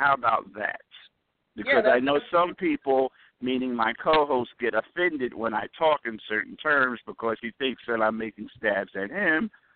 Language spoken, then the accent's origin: English; New Jersey, United States; Living close to the big city, you know, being born and raised in Jersey and spending many times, you know, many hours on trains, subways